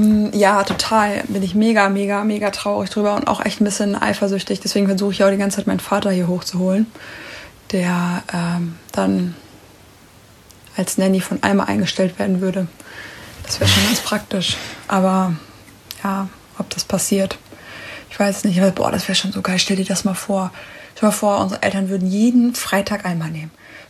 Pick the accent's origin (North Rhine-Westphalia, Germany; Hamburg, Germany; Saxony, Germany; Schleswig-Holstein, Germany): North Rhine-Westphalia, Germany; ich komme aus dem Pott.